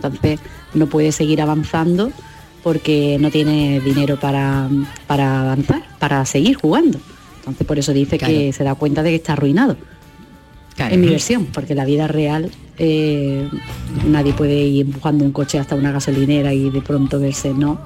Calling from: Torremolinos, Andalusia, Spain; de Torremolino.

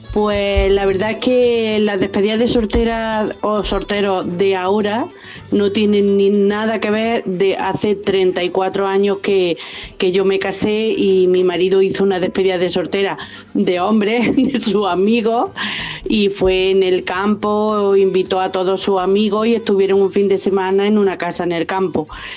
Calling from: Bailén, Andalusia, Spain; de Bailén.

